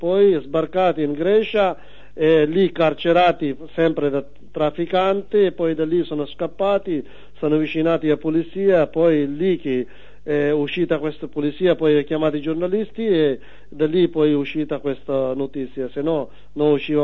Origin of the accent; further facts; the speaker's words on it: Pakistan; born there; Italian is a second language; Molte di quelle ci venivano dal mio paese, specialmente 9 persone proprio era la mia città natale, dove è nato io.